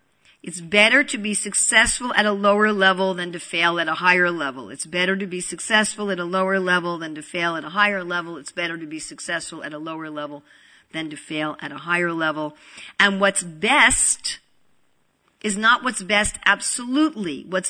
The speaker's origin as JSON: {"language": "English", "region": "New York", "country": "United States", "also_born_or_lived": "New Jersey", "said": "I'm also from New York and New Jersey. So many of us come from New York and New Jersey."}